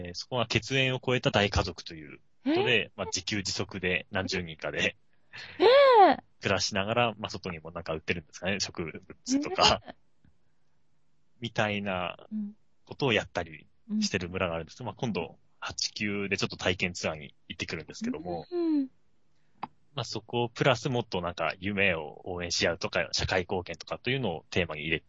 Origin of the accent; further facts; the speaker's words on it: Aomori, Japan; もともと僕が地元の青森県でして